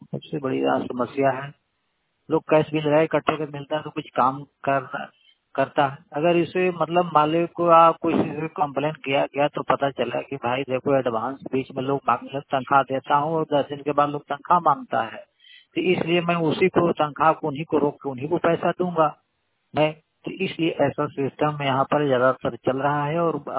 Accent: Noida, Uttar Pradesh, India; मैं दिल्ली एनसीआर नोएडा से, नोएडा में मैं कासना गांव से हूं।

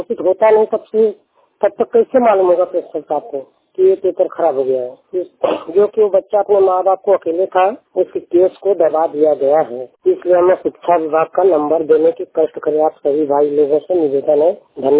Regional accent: Varanasi, Uttar Pradesh, India; मैं जिला वाराणसी का रहने वाला हूँ, उत्तर प्रदेश

